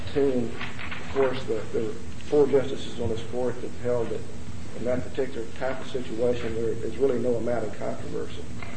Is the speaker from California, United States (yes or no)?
no; Bryan, Texas, United States; I'm from Bryan, in my 100-mile radius, there are two counties that fit into